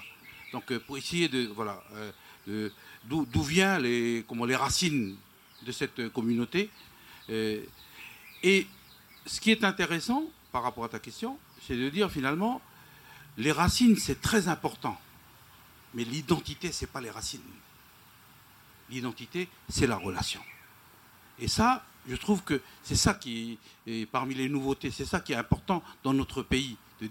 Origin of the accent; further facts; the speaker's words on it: Tiga, Loyalty Islands Province, New Caledonia; dans les sociétés Kanaks, nous, le clan qui est à côté de chez nous, à Tiga, alors que Tiga, c'est petit, c'est un clan de Tonga